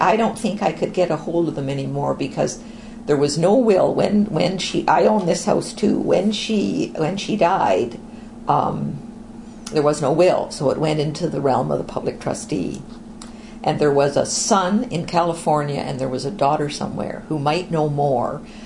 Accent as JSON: {"language": "English", "town": "Hamilton", "region": "Ontario", "country": "Canada", "said": "I'm from Hamilton, but both Mr. and Mrs. Potts were Toronto people"}